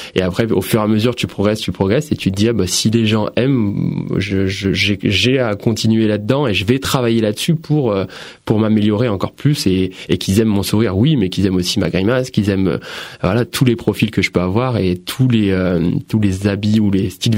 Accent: Saint-Étienne, Auvergne-Rhône-Alpes, France; now in Paris, France; Saint-Étienne.

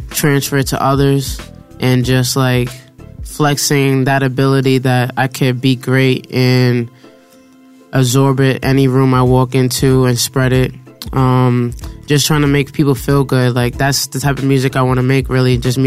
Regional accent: Amityville, New York, United States; I'm from Amityville, New York. That's in Long Island.

